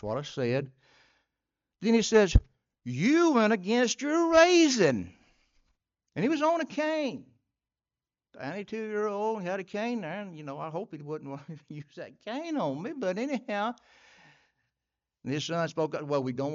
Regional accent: Alabama, United States; And I'm from Northeast Alabama. If you want to know exactly where I live, just get a map of Alabama and look it up.

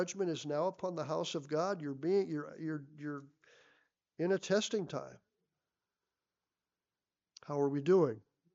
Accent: California, United States; Though I am a Californian, I make frequent trips to New York.

